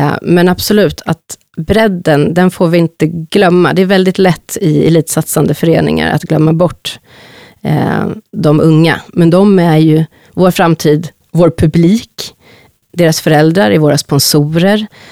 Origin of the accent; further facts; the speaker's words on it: Stockholm, Stockholm County, Sweden; Jag är själv uppvuxen i Hässelby, en förort som har haft det lite och har det lite stökigt.